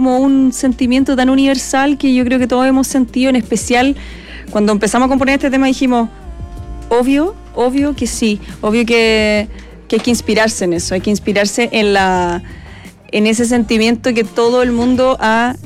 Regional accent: Santiago, Santiago Metropolitan, Chile; Yo soy de Santiago.

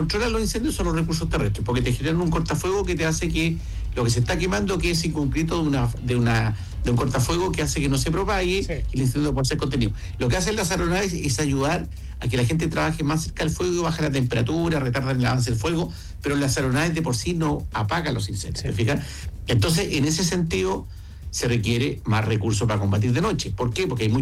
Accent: Chile

